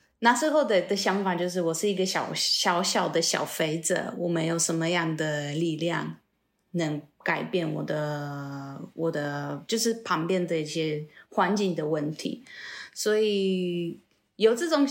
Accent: Poland; Chinese is a second language; moved away as an adult; now in Taiwan; 然后我是来自波兰，主要是已经在台湾快8年了，第一次2012年来台湾，然后那时候我是交换生而已，但是因为很喜欢这里，我就先继续在台湾读书，然后找工作，最后因为爱情我留下来。

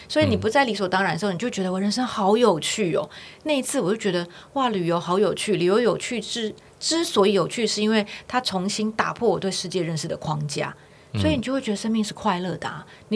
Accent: Taipei, Taiwan; 我们一样都是在台北长大的，但想法不一样

